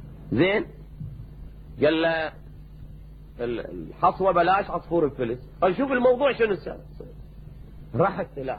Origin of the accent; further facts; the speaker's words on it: Najaf, Najaf Governorate, Iraq; بس انا من النجف لكن ما اذكر كلمتها الى الان